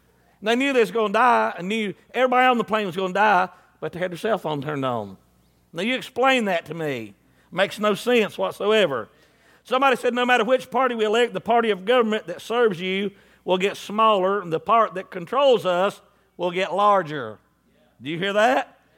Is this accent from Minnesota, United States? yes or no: no; Statesville, North Carolina, United States; born there; and I was crawled out from under a rock up in Statesville, North Carolina.